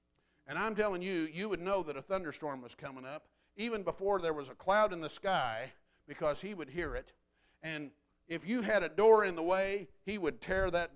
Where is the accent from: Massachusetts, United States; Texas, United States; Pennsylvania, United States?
Texas, United States; I'm from the Texas Panhandle. And in the Texas Panhandle, thunderstorms build up to 55,000 feet.